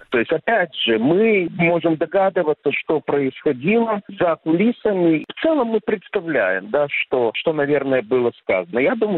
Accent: Ukraine; У меня в паспорте было написано, что я украинец, в советском паспорте.

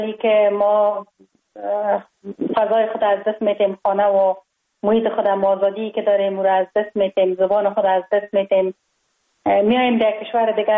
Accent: Kabul, Afghanistan; born or raised there

